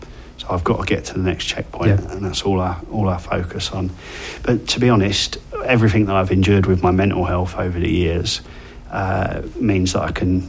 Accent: England, United Kingdom; And I'm English.

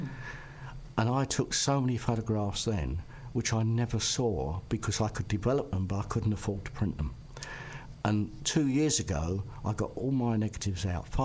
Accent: London, United Kingdom; born there; Paris was a revelation, but I was born in London, so I was used to big cities.

